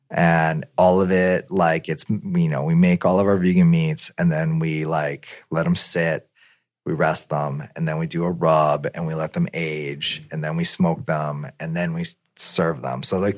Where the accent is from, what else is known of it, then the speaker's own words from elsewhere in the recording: Midwest, United States; as a Midwesterner, I grew up with a lot of barbecue